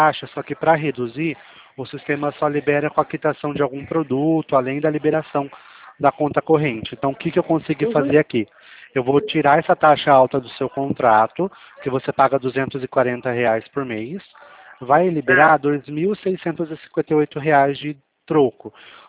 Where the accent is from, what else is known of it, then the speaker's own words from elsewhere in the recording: São Paulo, Brazil; o meu DDD é 19, que eu sou aqui de São Paulo.